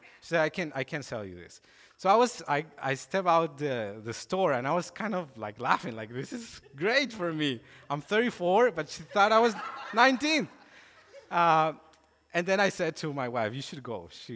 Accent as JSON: {"language": "English", "country": "Colombia", "second_language": "English", "lives_now": "Canada", "said": "because I'm not Canadian, I'm Colombian, and I just have like my health insurance ID and my student ID."}